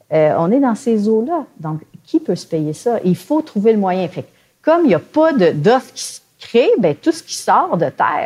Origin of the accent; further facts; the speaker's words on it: Quebec, Canada; Ils ont bougé, mais chez nous, au Québec, il n'y a rien qui se passe.